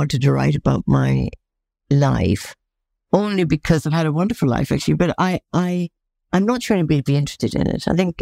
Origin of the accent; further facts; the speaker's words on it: Ireland; The book I wanted to write was about how I, being Irish, began to understand Shakespeare